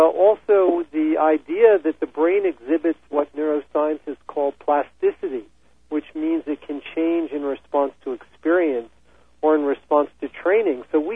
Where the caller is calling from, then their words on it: Madison, Wisconsin, United States; Madison, Wisconsin.